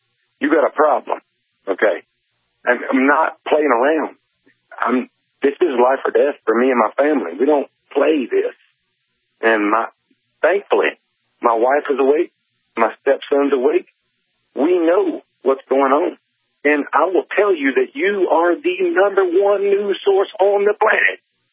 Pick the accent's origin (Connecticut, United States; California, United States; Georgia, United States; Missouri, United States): Georgia, United States; accent: southern; I'm from Georgia and got me a little southern accent because I'm from Georgia.